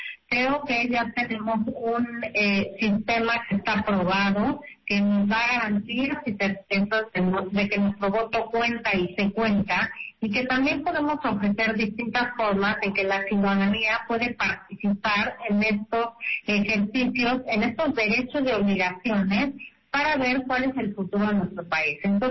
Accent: Mexico; tenemos, creo, como mexicanos y mexicanas, muy claras las reglas

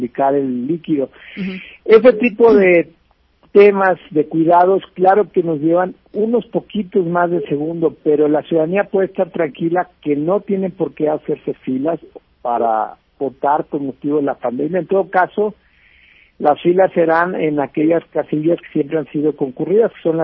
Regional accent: Mexico; vamos a estar utilizando como mexicanas y mexicanos ese día insumos de protección

